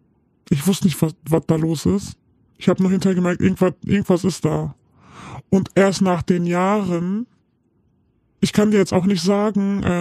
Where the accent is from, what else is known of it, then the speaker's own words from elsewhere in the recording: Turkey; Also ich als Türkin kann das vielleicht sagen